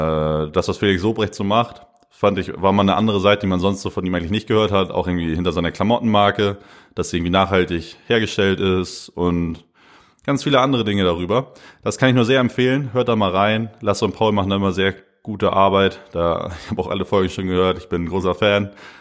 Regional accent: Lennförden, Schleswig-Holstein, Germany; Also ich komme ja aus Lennförden, ein kleines Dorf im Herzen Schleswig-Holsteins. Und ich komme vom Bauernhof.

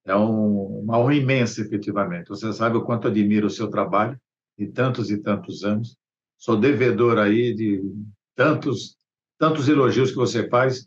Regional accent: Santos, São Paulo, Brazil; eu vim no dia 3 de março, eu sou de Santos, você sabe disso. Eu subi a serra no dia domingo à noite, no dia 3 de março.

